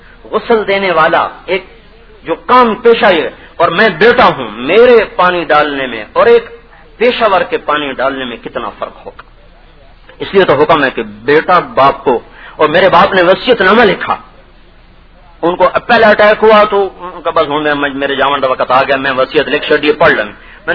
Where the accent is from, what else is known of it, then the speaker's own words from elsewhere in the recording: Tulamba, Punjab, Pakistan; ہم بیسیکل تلمبا کے ہیں